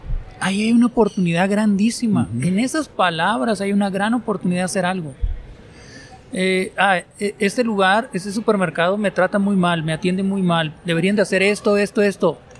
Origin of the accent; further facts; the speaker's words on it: Sonora, Mexico; Vengo de Sonora, México, un estado, lo que llaman departamento, al norte de México, al noroeste. Hacemos frontera con Estados Unidos, o sea, muy al norte.